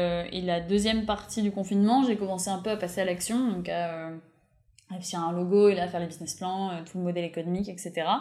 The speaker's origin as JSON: {"language": "French", "region": "Bourgogne-Franche-Comté", "country": "France", "tie": "born or raised there", "said": "ça me parle parce que j'ai grandi dans le Morvan"}